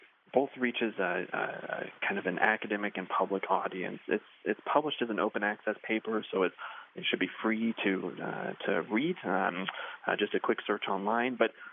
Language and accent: English; Spokane, Washington, United States; where I grew up in Spokane, Washington.